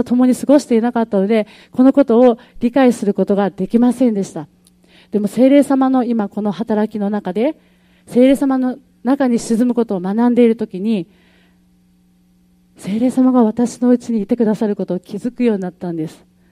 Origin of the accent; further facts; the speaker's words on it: Kyushu, Japan; 私は九州出身なので、皆さんからよく関西弁について突っ込まれるんですね。